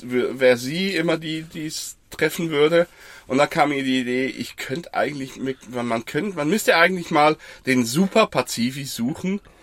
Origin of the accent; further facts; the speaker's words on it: Switzerland; Ja, bei uns in der Schweiz heißen die Vogelnäschli.